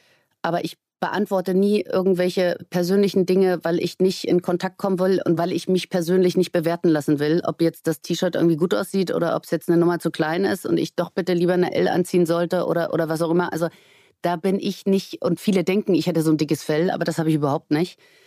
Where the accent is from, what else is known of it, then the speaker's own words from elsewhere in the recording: Berlin, Germany; moved away as an adult; Ich bin gebürtige Berlinerin. Ich bin bis zu meinem, ich glaube, 27. Lebensjahr habe ich in dieser Stadt gelebt.